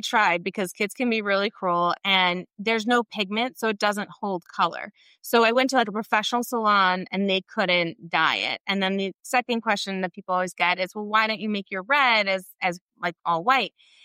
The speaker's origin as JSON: {"language": "English", "region": "New York", "country": "United States", "tie": "born or raised there", "also_born_or_lived": "Kentucky", "accent": "Southern", "said": "And so when I was born in Kentucky, and when I moved to New York, I moved in second grade when all the other kids had been together for a few years. I moved with two color hair, two colored skin, and a Southern accent."}